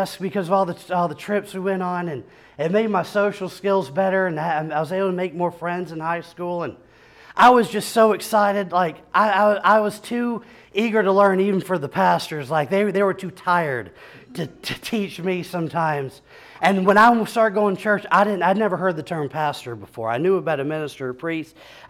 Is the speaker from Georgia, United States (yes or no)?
yes; Lawrenceville, Georgia, United States; As I stated before … I'm from Lawrenceville, Georgia.